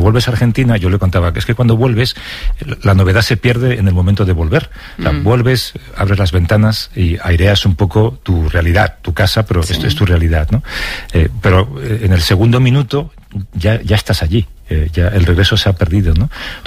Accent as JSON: {"language": "Spanish", "town": "Madrid", "region": "Community of Madrid", "country": "Spain", "said": "Yo soy madrileño."}